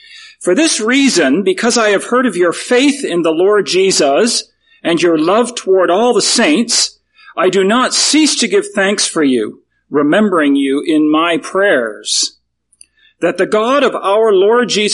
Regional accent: Canada; And I love winter. I'm from Canada.

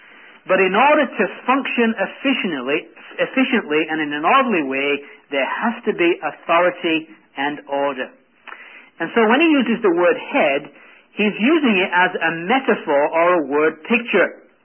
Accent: England, United Kingdom; growing up in England, you were taught soccer before you were taught to speak or read.

